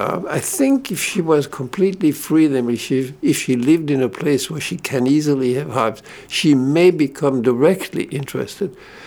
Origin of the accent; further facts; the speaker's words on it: Switzerland; first language German; English is a second language; now in South Freeport, United States; I'm from Switzerland. My original language was German. I learned French when I went to school, age, I don't know, 4 or 5, whatever, at that time when I went to school. And I learned English some 55 years ago